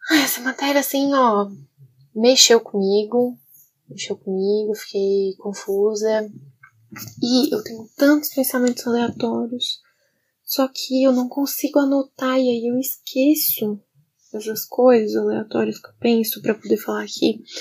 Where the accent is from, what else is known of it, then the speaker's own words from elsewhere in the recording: Santa Catarina, Brazil; Eu sou catarinense, pelo amor de Deus. E eu só, o sotaque só volta mesmo quando eu tô falando rápido, quando eu tô falando alto, que daí eu lembro que eu tenho um sotaque